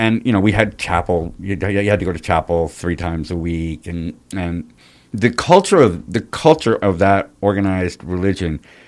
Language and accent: English; Rhinebeck, New York, United States; I grew up in Rhinebeck.